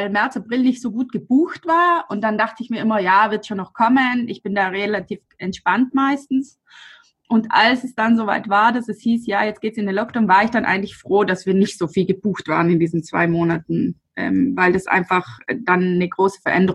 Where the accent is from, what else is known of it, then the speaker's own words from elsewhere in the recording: Alweins, Trentino-Alto Adige, Italy; ich komme aus Alweins, das ist ein kleiner Ort neben Brixen. Wir haben einen Bauernhof mit Gemüseanbau und Apfelwirtschaft und noch dazu ein Gasthaus und eben ein paar Ferienwohnungen.